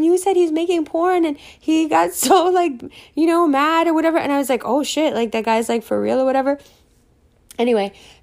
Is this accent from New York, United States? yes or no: yes; New York City, New York, United States; I'm from New York City. You know, like, I live here. I'm not, like, a tourist or something.